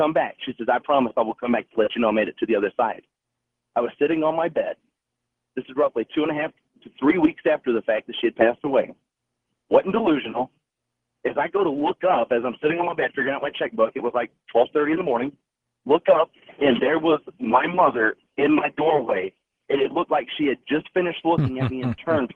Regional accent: Blue Ridge, Georgia, United States; I'm originally from Blue Ridge, Georgia, small town, North Georgia.

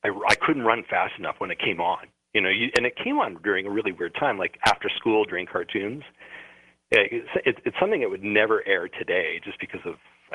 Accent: Vancouver, British Columbia, Canada; I grew up in Vancouver, so I'm really curious.

